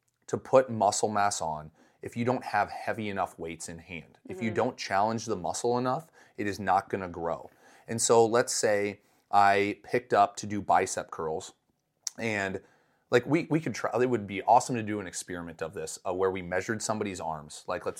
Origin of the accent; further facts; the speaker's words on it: Midwest, United States; now in Colorado, United States; when I grew up in the Midwest, and then when I moved out to Colorado for the first time